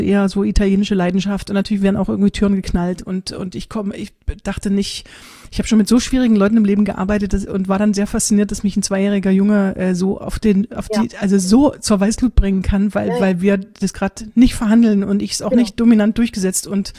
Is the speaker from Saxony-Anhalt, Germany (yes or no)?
yes; Bitterfeld-Wolfen, Saxony-Anhalt, Germany; ich komme aus Bitterfeld-Wolfen. Also ich starte und lande aus Leipzig.